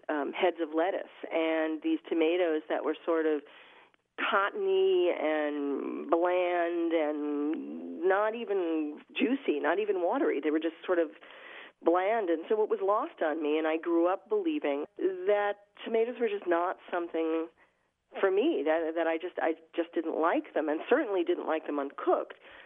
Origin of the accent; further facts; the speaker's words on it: New York, United States; And you know, growing up in New York, I mean, I did not have a green thumb. I didn't even have a black thumb, and we're not gardening people in New York so much.